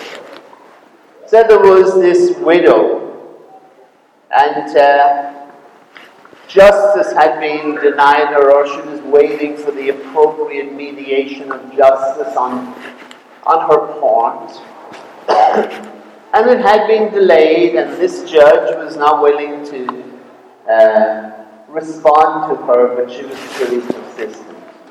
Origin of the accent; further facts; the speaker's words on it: Ireland; When I was growing up in Ireland